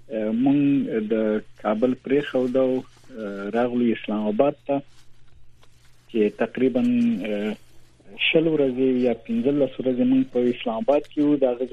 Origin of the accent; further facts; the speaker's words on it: Afghanistan; now in United States; په لومړي ځل زه د افغانستان نه راوته یم او په یو داسې ټولنه کې ژوند کوم چې مای د ژوند کولو پاړه باندې تصور هم نشو کولای.